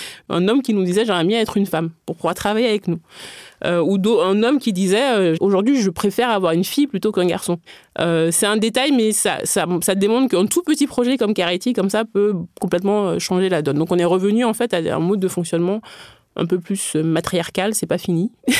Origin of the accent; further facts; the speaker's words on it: Benin; comme j'ai grandi au Bénin, j'ai eu cette culture de la perfection, viser la perfection constamment.